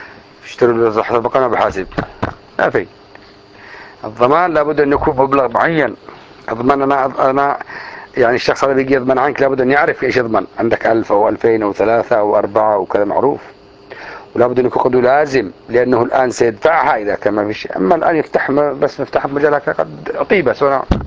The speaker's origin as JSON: {"language": "Arabic", "country": "Yemen", "said": "انا من اليمن ماشي ما اعرفش احد"}